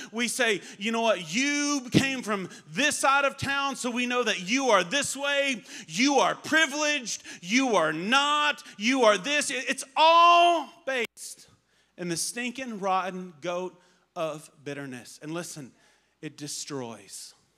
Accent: the South, United States; born there; All right, so I'm white, as you can tell. All right, I was born in the South, okay? So in the South, we drink sweet tea, okay?

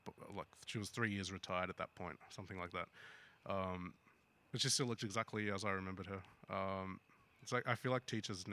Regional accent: Bega, New South Wales, Australia; I grew up in Bega on the far south coast of New South Wales.

